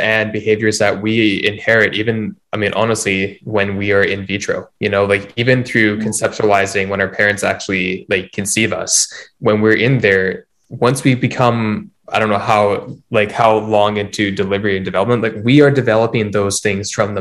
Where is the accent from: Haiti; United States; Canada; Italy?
Canada; Oh, I know. We're so Canadian. Have a thimble of maple syrup for all the care.